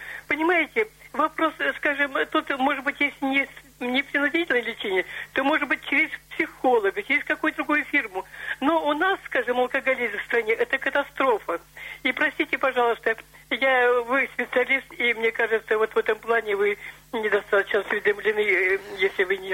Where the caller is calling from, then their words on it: Novokuznetsk, Kemerovo Oblast, Russia; Здравствуйте, я из Новокузнецка.